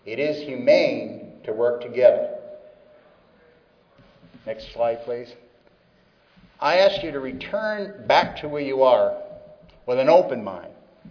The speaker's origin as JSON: {"language": "English", "region": "Connecticut", "country": "United States", "said": "We're here in the West Coast, I'm from Connecticut."}